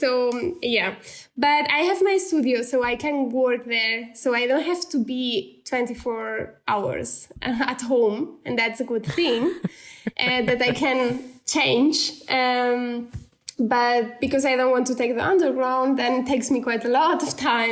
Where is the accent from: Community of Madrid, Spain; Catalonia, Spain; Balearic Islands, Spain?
Catalonia, Spain; Barcelona; now in Germany; when it's winter, I'm still from Barcelona